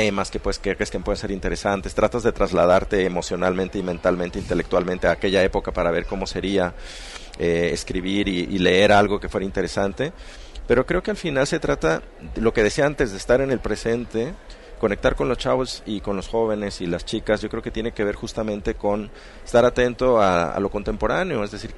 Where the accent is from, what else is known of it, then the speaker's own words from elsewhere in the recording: Lagos de Moreno, Jalisco, Mexico; also born or lived in Guadalajara / Xalapa / Barcelona; Yo crecí en Lagos de Moreno, pero también viví aquí, viví en Jalapa y en Barcelona.